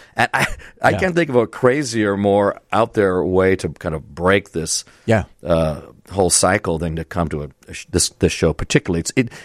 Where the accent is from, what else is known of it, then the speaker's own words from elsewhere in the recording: Pasadena, California, United States; Kid, next-door neighbor, I grew up in Southern California in Pasadena area.